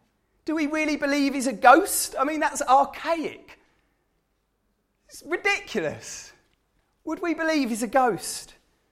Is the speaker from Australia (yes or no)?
no; England, United Kingdom; other countries in the world do it. We're just English and we're a bit weird.